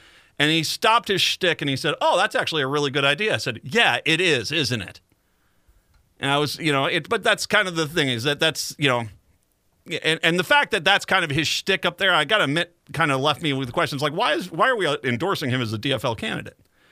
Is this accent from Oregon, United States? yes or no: no; Virginia, Minnesota, United States; but they do support me because I'm from Virginia, Minnesota.